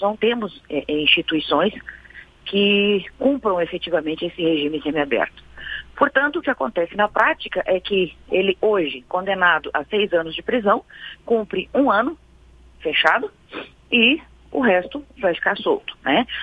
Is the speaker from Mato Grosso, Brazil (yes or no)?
yes; Mato Grosso, Brazil; bom dia aí para os ouvintes de Mato Grosso, que você acabou de citar na minha terra.